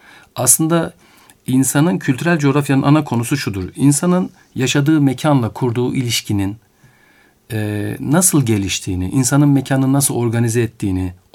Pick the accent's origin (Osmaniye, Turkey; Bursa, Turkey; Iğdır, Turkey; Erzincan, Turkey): Iğdır, Turkey; ben yaşadığım yer, ben Iğdırlıyım, orada doğdum ve büyüdüm.